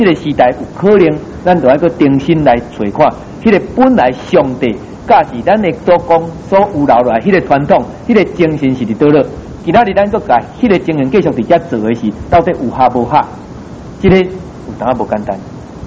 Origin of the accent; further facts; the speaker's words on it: Taiwan; 我们台湾人也很重传统